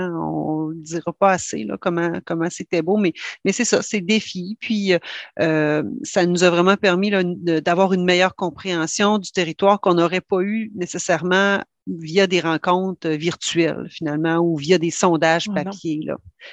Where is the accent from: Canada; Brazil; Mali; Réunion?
Canada; Quebec; born there; je réside sur la Côte-Nord, je suis née sur la Côte-Nord